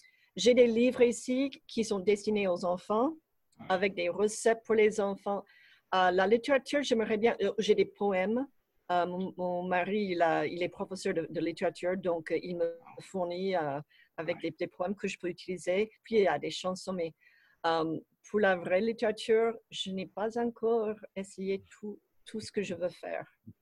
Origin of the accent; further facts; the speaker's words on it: Midwest, United States; French is a second language; now in France; Parce que je venais du Midwest où là, on mange très simplement.